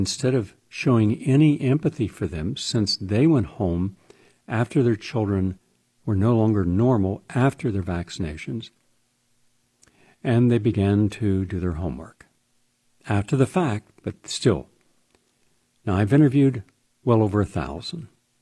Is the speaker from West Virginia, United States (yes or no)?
yes; West Virginia, United States; We have Dr. Alvin Moss from West Virginia, my home state.